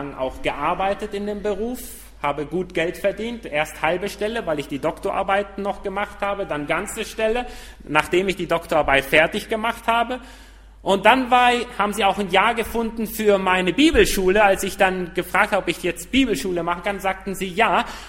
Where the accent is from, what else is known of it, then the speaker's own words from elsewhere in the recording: Uruguay; German is a second language; also born or lived in Argentina; now in Germany; Ich bin in Uruguay aufgewachsen und dann später dann auch nach Argentinien gekommen und dann zum Studium nach Deutschland gekommen.